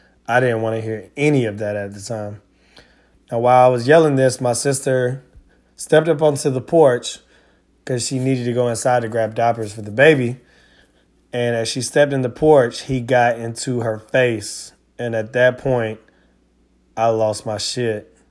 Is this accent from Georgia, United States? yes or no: yes; Claxton, Georgia, United States; I'm born and raised in Clymie, Claxton, Blackston, whatever you want to call it.